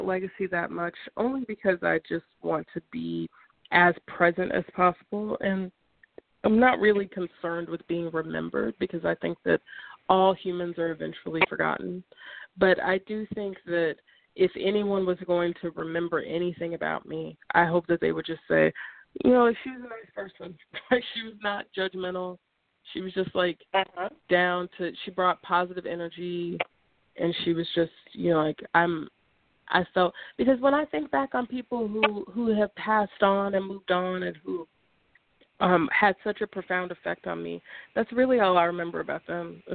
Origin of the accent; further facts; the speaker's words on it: North Carolina, United States; Well, I grew up in North Carolina, and I resented this state for a very long time.